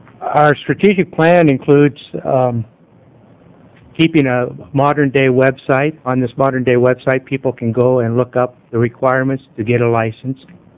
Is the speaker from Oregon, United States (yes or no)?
yes; Woodburn, Oregon, United States; I'm a veterinarian from Woodburn.